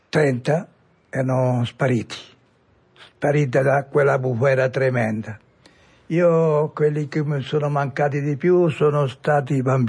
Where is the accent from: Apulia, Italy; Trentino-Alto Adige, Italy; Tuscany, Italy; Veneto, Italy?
Tuscany, Italy; Sant'Anna; born there; Sono nato a Sant'Anna febbraio del 38.